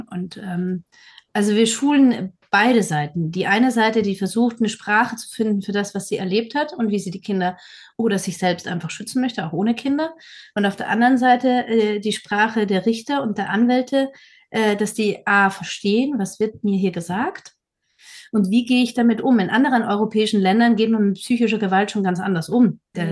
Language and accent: German; Vienna, Austria; ich komme ja auch aus Wien